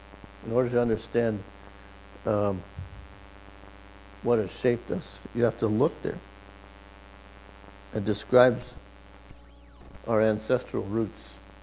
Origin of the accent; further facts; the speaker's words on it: Canada; I grew up in Canada, and hockey was a big deal. I grew up in the 70s.